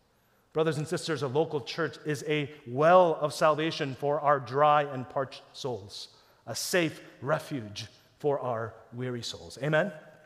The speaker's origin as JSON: {"language": "English", "region": "Texas", "country": "United States", "said": "y'all, I'm from Texas"}